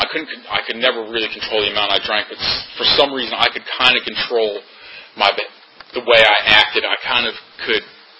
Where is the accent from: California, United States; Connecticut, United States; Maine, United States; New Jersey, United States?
Connecticut, United States; also born or lived in Boston / Germany; But I'm originally from Connecticut. That's where I grew up and went to high school and went to college in Boston. I had the year in Germany. So after the year in Germany, I came back to Boston to finish up my senior year.